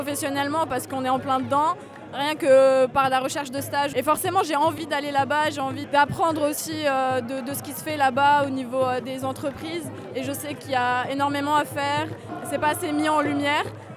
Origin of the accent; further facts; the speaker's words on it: Algeria; now in France; Même en tant qu'Algérien expatrié, le sort du pays